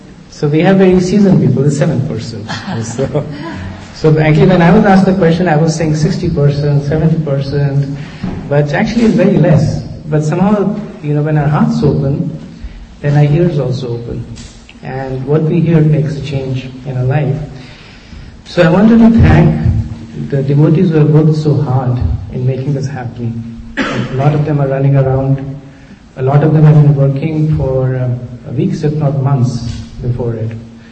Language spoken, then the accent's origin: English; Washington, District of Columbia, United States; And I'm here from the Washington, D.C. Area.